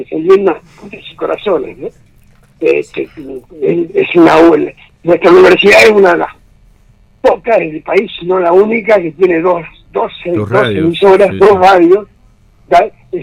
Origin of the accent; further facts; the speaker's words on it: Argentina; del error que hemos cometido como argentinos